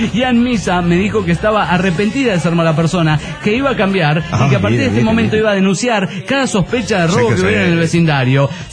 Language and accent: Spanish; Guadalajara, Jalisco, Mexico; de Guadalajara, Jalisco.